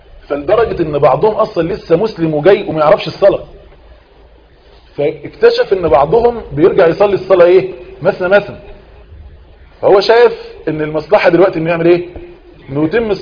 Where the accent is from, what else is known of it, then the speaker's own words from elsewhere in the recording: Egypt; احنا مثلا كمصريين